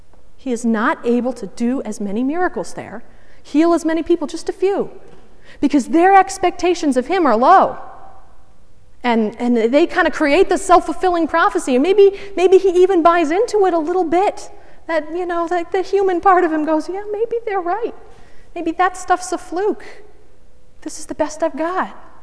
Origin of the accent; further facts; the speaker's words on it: Vermont, United States; Vermont's kind of a small enough place that in some ways I feel like I've come back to my hometown, even though my hometown is 45 minutes away.